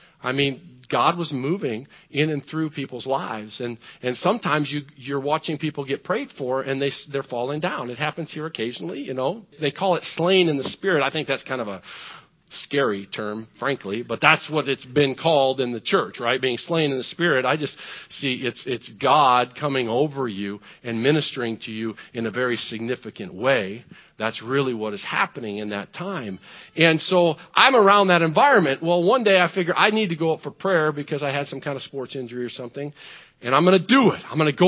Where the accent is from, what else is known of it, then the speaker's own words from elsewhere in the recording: Illinois, United States; But I was a teenager growing up in Southern Illinois.